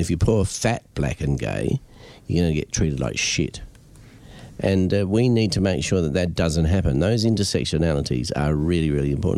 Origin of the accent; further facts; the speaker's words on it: Adelaide, South Australia, Australia; I was from Adelaide, not from Melbourne.